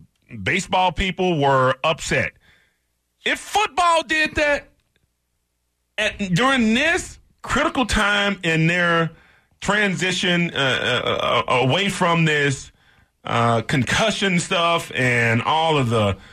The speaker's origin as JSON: {"language": "English", "region": "Texas", "country": "United States", "said": "Of course, I'm from Texas."}